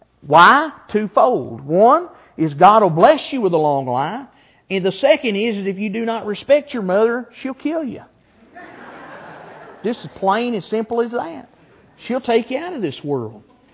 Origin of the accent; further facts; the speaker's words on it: Appalachia, United States; We grew up in Appalachia, poor.